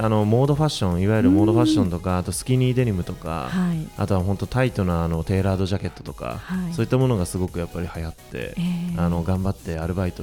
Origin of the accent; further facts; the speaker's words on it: Okayama, Japan; 私岡山 の、すごく田舎出身なんですけれども